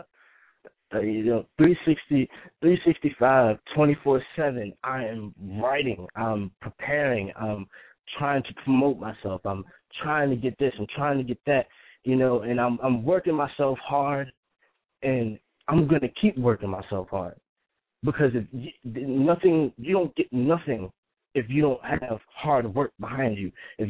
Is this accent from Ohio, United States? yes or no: no; Frederick, Maryland, United States; also born or lived in Baltimore; now in Richmond, United States; I'm originally from Frederick, Maryland. You know what I'm saying? So I usually rep Baltimore. That's what I rep to the day I die. I moved to Baltimore when I was a little bit younger.